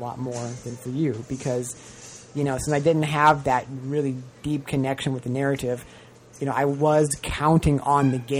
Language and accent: English; Nebraska, United States; because I grew up in Nebraska, and, you know, during the winter we had a lot of snow and ice and everything.